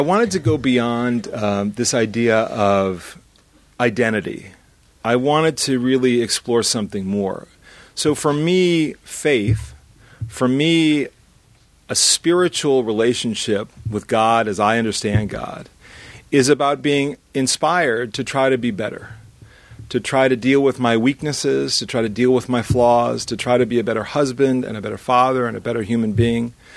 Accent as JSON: {"language": "English", "town": "Los Angeles", "region": "California", "country": "United States", "tie": "born or raised there", "said": "I had an identity, a cultural identity as a Jew growing up in Los Angeles, but no real belief."}